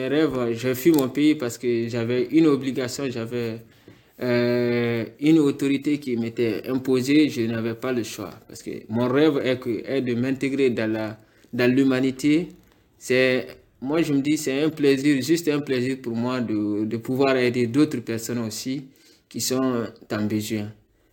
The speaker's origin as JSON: {"language": "French", "country": "Guinea", "lives_now": "Marseille, France", "said": "je suis guinéen, j'ai mes 20 ans aujourd'hui"}